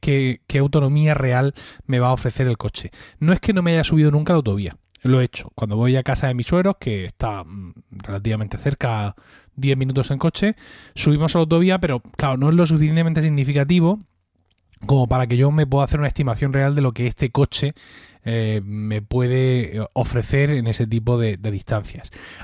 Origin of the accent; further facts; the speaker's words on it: Region of Murcia, Spain; ir a mi pueblo. Mi pueblo está a 36 kilómetros de Murcia